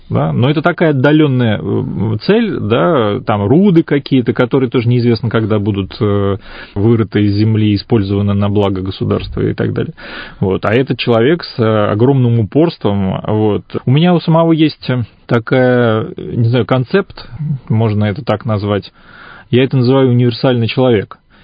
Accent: Astrakhan, Astrakhan Oblast, Russia; И я вот вырос в Астрахани

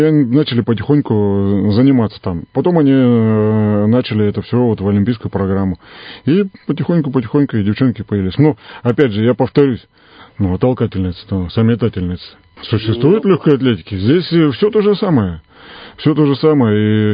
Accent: Cheremkhovo, Irkutsk Oblast, Russia; born there; now in Zima, Russia; Нет, я родился в Черемхово.

